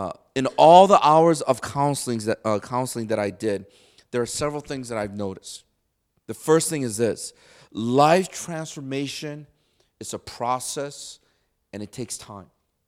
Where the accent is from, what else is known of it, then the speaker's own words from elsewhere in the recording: Chicago, Illinois, United States; now in Ann Arbor, United States; And literally within 1 month of us getting married, we moved to Ann Arbor. And we're from Chicago.